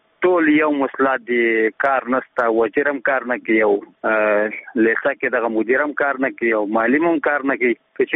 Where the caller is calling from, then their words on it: Nangarhar, Afghanistan; زه د ننګرهار ولایت دی سره کې غلجی دی ولسوالۍ څخه دغه پیغام در په سبتم